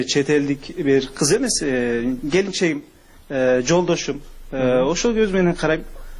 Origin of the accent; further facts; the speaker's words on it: Turkey; Kyrgyz is a second language; moved away as an adult; now in Kyrgyzstan; Түркиядан 2008 жылы келгем.